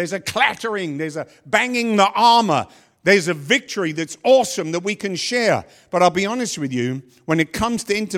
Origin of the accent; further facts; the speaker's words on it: London, United Kingdom; In our culture growing up in London, we're not a very touchy-feely bunch or anything, but I used to kiss all my relatives, female relatives, on the lips.